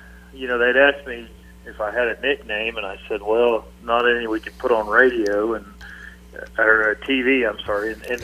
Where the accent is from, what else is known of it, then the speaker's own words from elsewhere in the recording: Fargo, Oklahoma, United States; Yeah, you know, I actually am from Western Oklahoma. I grew up in Fargo, Oklahoma. Graduated there in 96